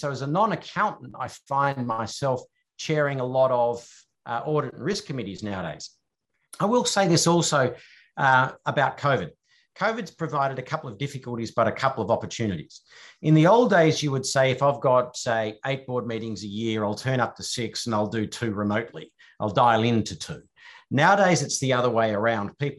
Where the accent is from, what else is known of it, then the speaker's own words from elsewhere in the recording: Australia; I'm an Australian, but I'm a dual national with the UK